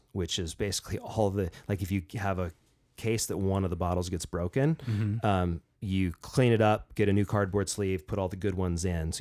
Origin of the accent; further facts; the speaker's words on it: Oregon, United States; Now, I grew up in Southern Oregon, which was a logging community for years until logging kind of died in Oregon in like the 90s.